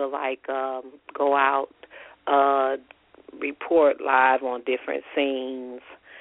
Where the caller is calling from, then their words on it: Michigan, United States; Yes, I'm calling from Michigan.